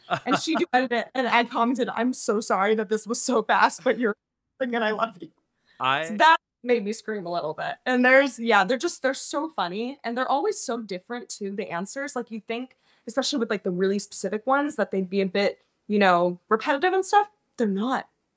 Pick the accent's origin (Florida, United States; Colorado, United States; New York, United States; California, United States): California, United States; I grew up going to Disneyland since I'm from California.